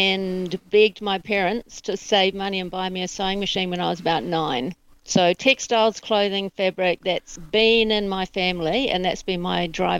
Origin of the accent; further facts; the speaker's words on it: Auckland, New Zealand; I grew up in Auckland. I've lived in a few other places around New Zealand and overseas, but found my way back here for family.